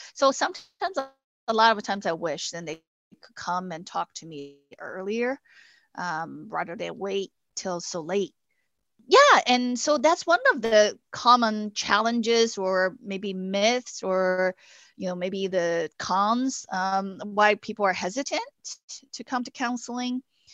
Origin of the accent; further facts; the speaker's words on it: China; English is a second language; moved away as an adult; I was born and raised in China. When I was growing up, we don't even have a major in psychology in college. I remember when I left China, this was in 2000